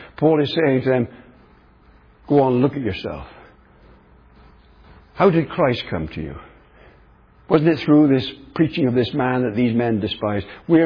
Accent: England, United Kingdom; Now, I'm English, as I've said.

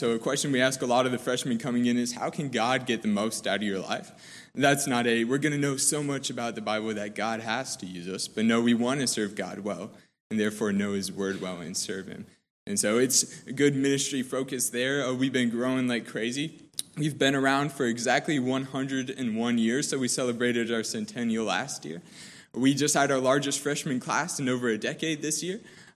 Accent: Ankeny, Iowa, United States; We are from Ankeny, Iowa. Some of you might be going, where is Ankeny, Iowa?

